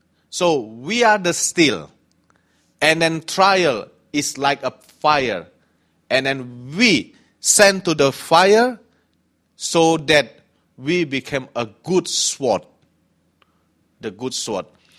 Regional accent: Indonesia; English is a second language; moved away; also born or lived in Hong Kong; You know, now in my hometown in Indonesia, young people, they don't like work in the church.

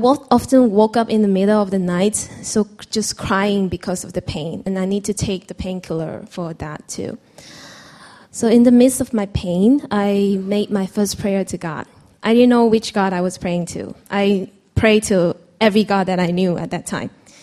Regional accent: Malaysia; And growing up in Malaysia, I know that there are two types of prejudice.

